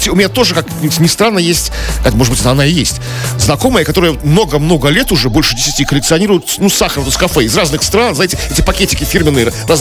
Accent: Saint Petersburg, Russia; я же коренной Питер.

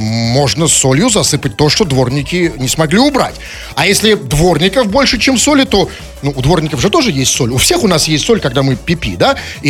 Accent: Saint Petersburg, Russia

